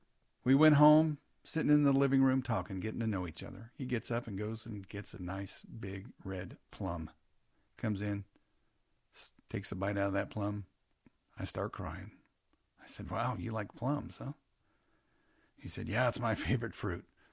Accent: Missouri, United States; Hey, let's go to Pete in Missouri, my home state.

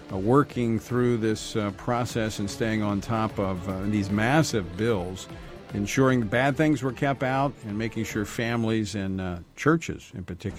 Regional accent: Louisiana, United States; And so local governments like my home state of Louisiana, they've at first was 50, then it was down to 10.

